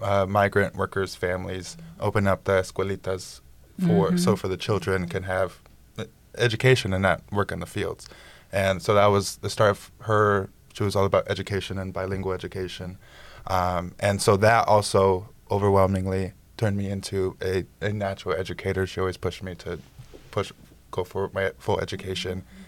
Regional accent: Toledo, Ohio, United States; I definitely identify as like Chicano. I grew up here in Toledo

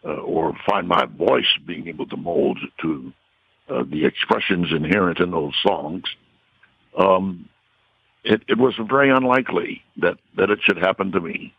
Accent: Ann Arbor, Michigan, United States; I was born and raised in Ann Arbor, as you just said, and I always enjoyed singing, even as a youngster

